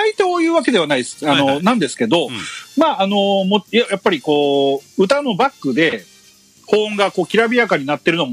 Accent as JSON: {"language": "Japanese", "region": "Yamagata", "country": "Japan", "said": "スキー僕山形出身で"}